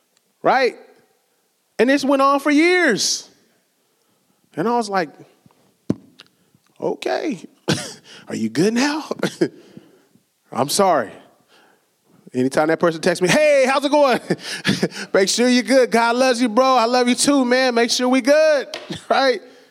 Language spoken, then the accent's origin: English; Rainier Beach, Washington, United States; I grew up in Rainier Beach, right?